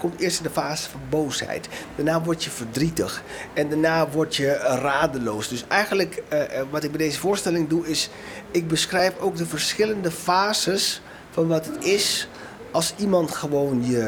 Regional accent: Curaçao; also born or lived in Suriname; En datzelfde onderzoek heb ik gedaan op Curaçao, waar ik vandaan kom, want ik in Suriname ging naar Curaçao.

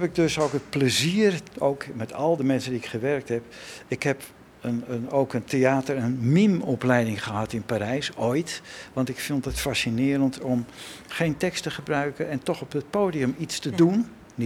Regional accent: North Holland, Netherlands; we komen uit Noord-Holland.

